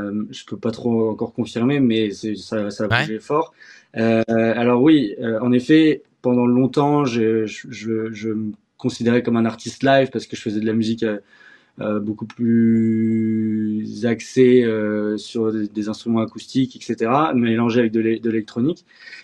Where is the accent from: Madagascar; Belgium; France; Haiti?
Belgium; Tournai, Wallonia; also born or lived in London; now in Brussels, Belgium; J'ai grandi à Tournai, une ville à côté de la frontière entre Lille et la Belgique. Et donc voilà, moi, je suis originaire de là. Je vis à Bruxelles aujourd'hui. J'ai fait un passage à Londres pendant 3 ans